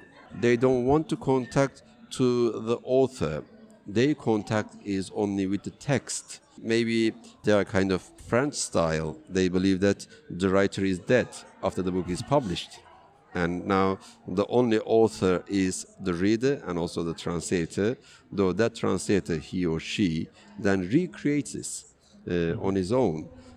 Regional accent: Turkey; first language Kurdish; English is a second language; But Turkish is not my mother tongue. I learned it at school. My mother tongue is Kurdish. When I was little, it was a forbidden language. We couldn't use it. We couldn't find any book in Kurdish.

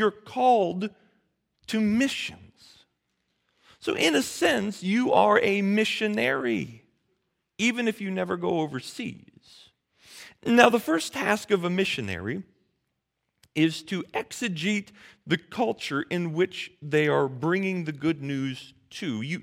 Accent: United States; Now, you might think that because, well, I'm not overseas, I'm an American. I'm embedded in America and in Western culture.

